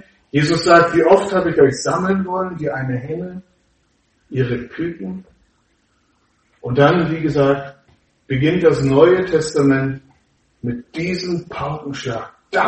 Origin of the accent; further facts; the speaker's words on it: Germany; Wir kommen aus Deutschland, das ist ja alles in Ordnung.